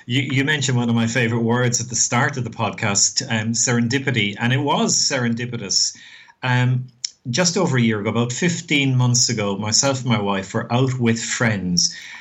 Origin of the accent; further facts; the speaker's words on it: Ireland; now in Australia; We're, as you can gather from the accent, we're Irish living in Australia.